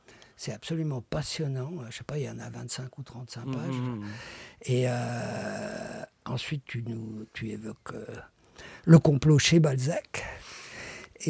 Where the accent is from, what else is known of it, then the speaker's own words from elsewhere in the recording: Belgium; moi, je suis belge, donc du côté flamand, le scatologique est assez fréquent.